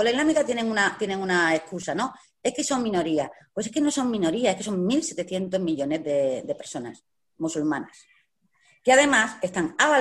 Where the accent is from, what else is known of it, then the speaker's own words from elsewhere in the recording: Melilla, Spain; por ser de Melilla, ¿no?, veo las cosas de España, ¿no?, de un poquito de lejos, aunque soy española, la veo también porque pertenezco a una cultura más lejos